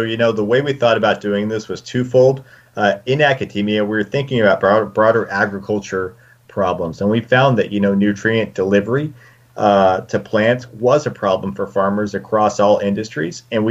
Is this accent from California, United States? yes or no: no; Texas, United States; now in Colorado, United States; I didn't grow up in Colorado. I grew up in West Texas, and there's a lot of very negative connotations to the cannabis industry